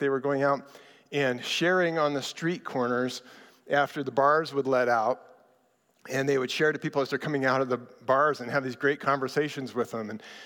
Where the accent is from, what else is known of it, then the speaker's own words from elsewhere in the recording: El Paso, Texas, United States; As Aaron mentioned, I am from El Paso. We've been there about 17 years, and it's a pretty amazing place.